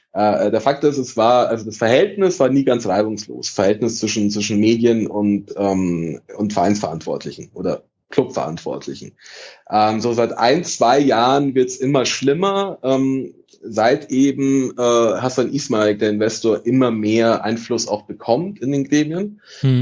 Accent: Italy; ich bin Italiener

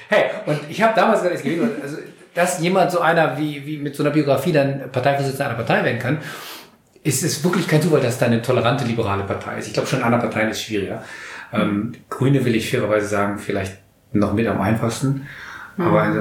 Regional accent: Germany; now in Switzerland; als Kind, als Deutscher in der Schweiz fühlt man sich schon, ist man ja auch fremd. Ist man Ausländer.

